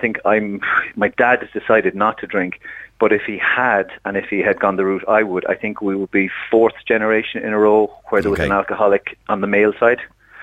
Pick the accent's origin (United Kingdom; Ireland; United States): Ireland; And, of course, being an Irish man, I couldn't help myself.